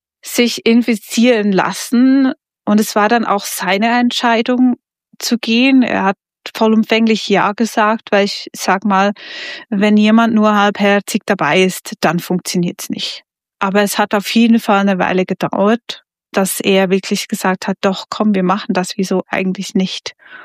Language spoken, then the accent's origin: German; Switzerland; Wir sind Schweizer